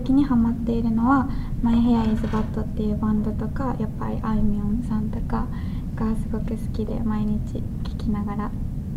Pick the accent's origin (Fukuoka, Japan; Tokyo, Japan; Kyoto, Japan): Tokyo, Japan; 2年生で、出身は東京です。